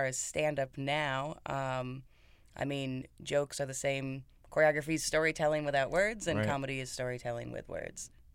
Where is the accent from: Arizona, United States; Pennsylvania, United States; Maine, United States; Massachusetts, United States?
Pennsylvania, United States; I'm originally from Pennsylvania, outside Scranton. So like a coal miner town.